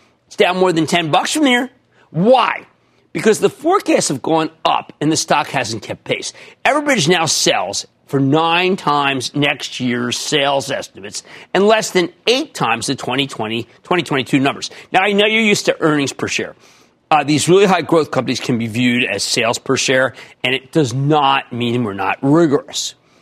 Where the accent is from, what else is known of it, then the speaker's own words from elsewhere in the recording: New Jersey, United States; Robbie, in my home state of New Jersey